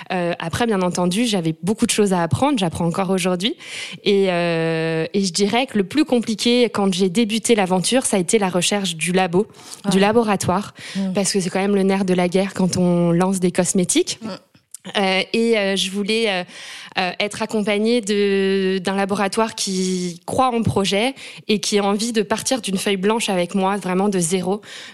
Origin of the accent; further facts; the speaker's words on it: Puteaux, Île-de-France, France; qui est originaire de Martinique et de par ma mère qui est du sud-ouest de la France. Okay. J'ai grandi à Puteau, donc en banlieue parisienne